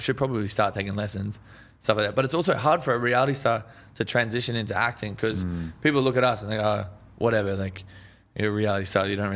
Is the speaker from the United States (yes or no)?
no; Australia; Yeah, no, that's the thing. Is like, I feel like we're stuck in the 80s back in Australia.